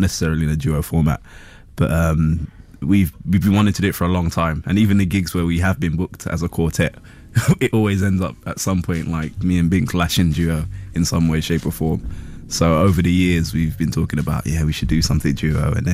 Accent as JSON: {"language": "English", "town": "Catford", "region": "London", "country": "United Kingdom", "said": "Binker's from Tottenham and I'm from Catford, you know, the north south thing."}